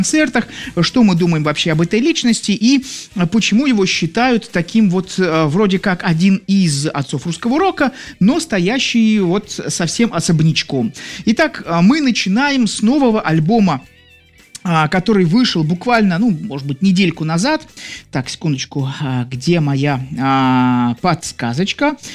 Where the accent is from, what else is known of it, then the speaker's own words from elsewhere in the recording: Saint Petersburg, Russia; Я из Петербурга